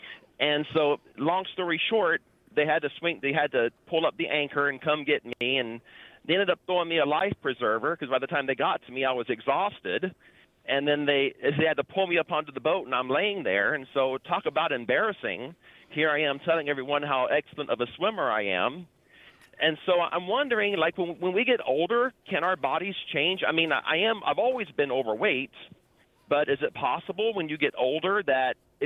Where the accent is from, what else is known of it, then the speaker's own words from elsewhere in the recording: Florida, United States; moved away as an adult; now in Wisconsin, United States; I grew up in Florida, and I grew up around the water, and by the time I was a teenager, I considered myself a fairly avid swimmer.